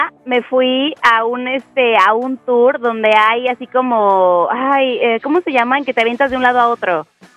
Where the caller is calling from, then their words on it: Puerto Vallarta, Jalisco, Mexico; de Puerto Vallarta.